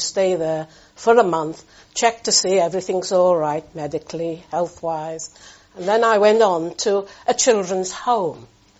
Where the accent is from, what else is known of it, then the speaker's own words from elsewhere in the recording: Liverpool, North West England, United Kingdom; born there; I was born in Liverpool